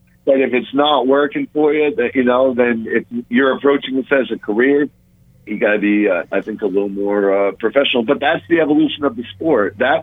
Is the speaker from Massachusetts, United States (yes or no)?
no; Bangor, Maine, United States; now in Miami, United States; I'm from Maine. You know, so Bangor's my hometown down here in Miami now.